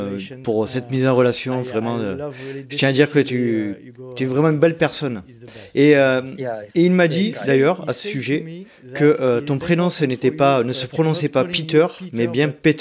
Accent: Provence-Alpes-Côte d'Azur, France; accent: Provençal; Et en VO tu pourras également profiter de mon accent provençal, anglo-provençal qui, je suis sûr, te ravira pleinement.

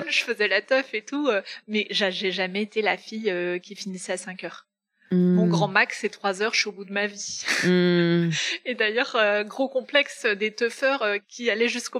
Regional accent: Nantes, Pays de la Loire, France; J'ai grandi à Nantes.

